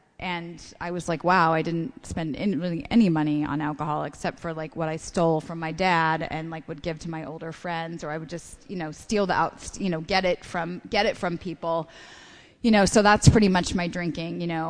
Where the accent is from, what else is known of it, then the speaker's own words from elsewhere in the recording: West Coast, United States; I'm from the West Coast originally.